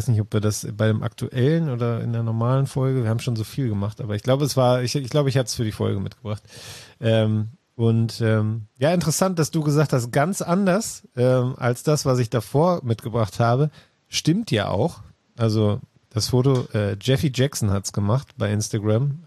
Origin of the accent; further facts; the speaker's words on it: North Rhine-Westphalia, Germany; Bei uns im Pott sagt man Kirmes